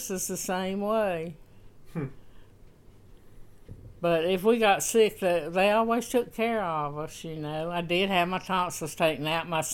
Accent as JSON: {"language": "English", "town": "Efland", "region": "North Carolina", "country": "United States", "tie": "born or raised there", "said": "Well, I was born in Eflin, lived there all my life, and went to school at Eflin for 11 years, and graduated in 1944"}